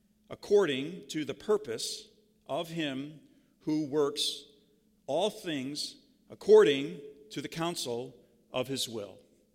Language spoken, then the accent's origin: English; Novi, Michigan, United States; I'm from Michigan, Novi, Michigan.